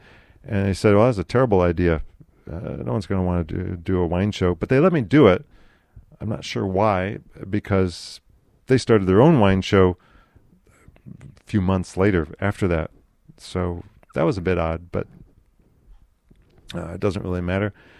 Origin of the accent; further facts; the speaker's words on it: Rome, New York, United States; since growing up in Rome, New York, where Clinton's Ditch was begun.